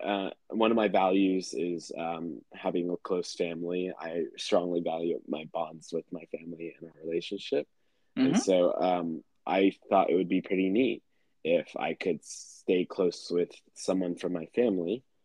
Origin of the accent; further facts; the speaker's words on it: Tulsa, Oklahoma, United States; I am from Tulsa, Oklahoma. I attended a public high school.